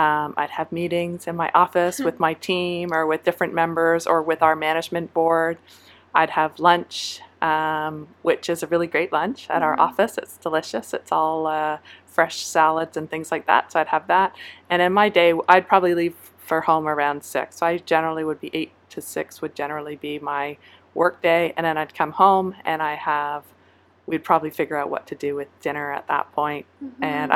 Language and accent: English; Montreal, Quebec, Canada; also born or lived in Saint John, New Brunswick / Chicago; So I was born in St. John, New Brunswick. I'm the youngest of four kids. I have two older sisters and an older brother. I moved to, well, briefly to Chicago when my father did his PhD there, and then to Montreal when I was about four